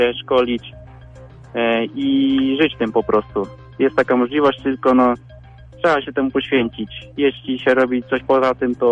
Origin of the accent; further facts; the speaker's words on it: Puławy, Lublin Voivodeship, Poland; now in Lublin, Poland; Pochodzę z Puław, ale uczę tutaj bądź też online.